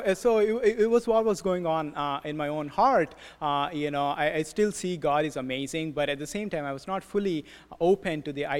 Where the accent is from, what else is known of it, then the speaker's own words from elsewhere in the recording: Hyderabad, Telangana, India; now in Boston, United States; I was born and raised in India by two wonderful parents in the city of Hyderabad, both of whom serve as pastors following God's call there.